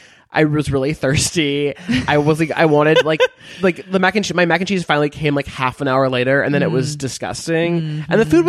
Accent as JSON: {"language": "English", "town": "Beverly Hills", "region": "California", "country": "United States", "said": "Because I'm from Beverly Hills. My parents do not live there anymore, thank God, but we used to live there."}